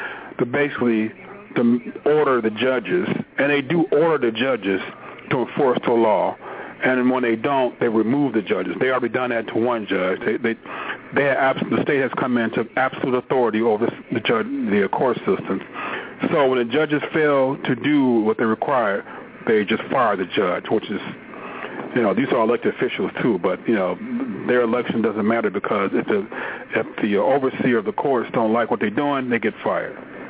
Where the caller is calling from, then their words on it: Detroit, Michigan, United States; Yeah, I'm calling from Detroit.